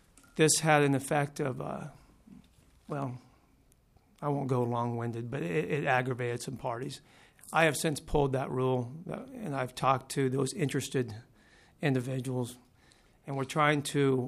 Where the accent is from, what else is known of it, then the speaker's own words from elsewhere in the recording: Tennessee, United States; moved away as an adult; also born or lived in Atlanta, United States; As a background, I'm from the East Coast. Some of you may be able to tell, from the state of Tennessee originally. Moved to this state back in 1993 following law school.